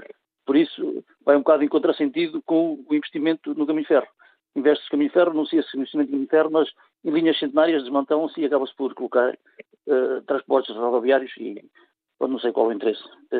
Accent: Coimbra, Portugal; como sou aqui da zona de Coimbra

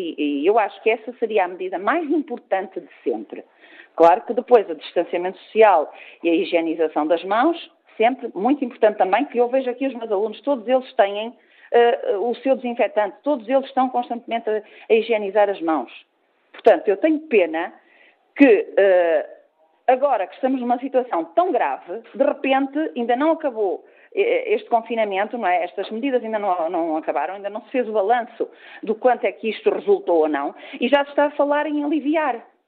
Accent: Portugal; falo contra mim que sou portuguesa e com muito orgulho

